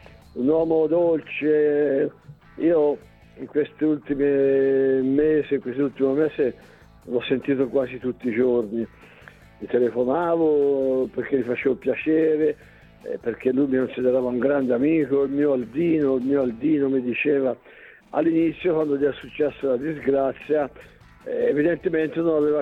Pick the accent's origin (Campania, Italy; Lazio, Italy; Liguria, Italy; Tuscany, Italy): Tuscany, Italy; essendo toscano come me